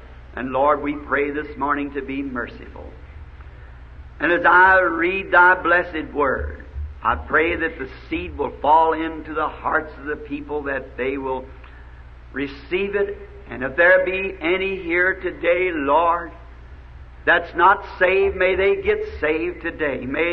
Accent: the South, United States; that I'm a Southerner, slow to begin with.

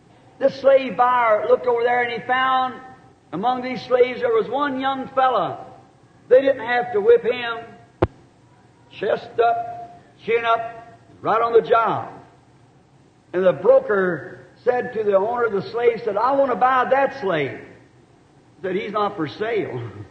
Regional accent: the South, United States

